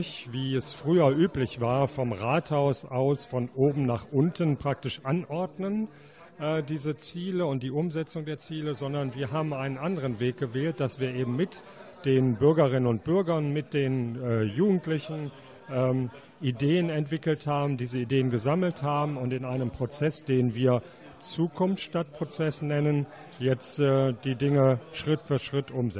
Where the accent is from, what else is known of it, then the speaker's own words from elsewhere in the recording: North Rhine-Westphalia, Germany; es macht mir immer klar, wo ich herkomme, wo ich bin, nämlich in der Bergbauregion Ruhrgebiet.